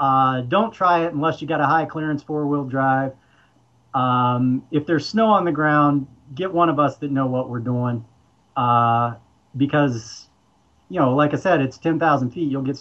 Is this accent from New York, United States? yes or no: no; Ohio, United States; And, you know, growing up in Ohio, I certainly never saw anything like that, but I enjoy it now that I'm out here.